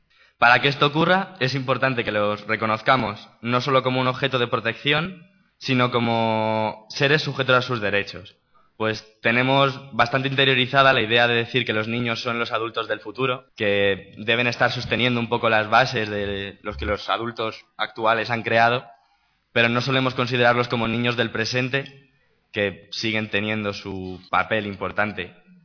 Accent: Rivas-Vaciamadrid, Community of Madrid, Spain; Venimos de Rivas y hemos venido a explicaros un poco el proyecto

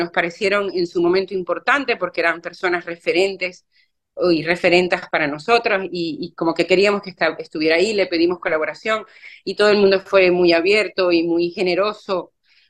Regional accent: Venezuela; now in Málaga, Spain; yo soy de Venezuela y vivo ahora en Málaga.

